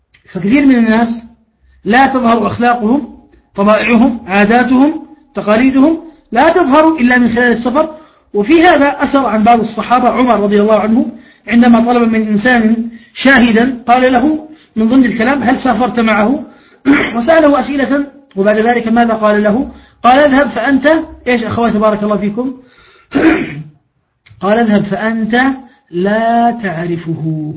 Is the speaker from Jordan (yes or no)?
yes; Jordan; بل والله بعضهم عندنا في الأردن يعني بنى بركة للسباحة